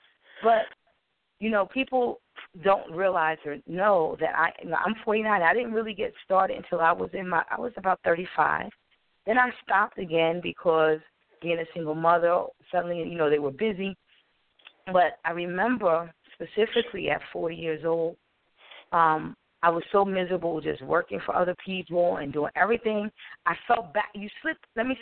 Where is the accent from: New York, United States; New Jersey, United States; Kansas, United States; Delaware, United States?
Delaware, United States; Wilmington; And I'm from Wilmington, Delaware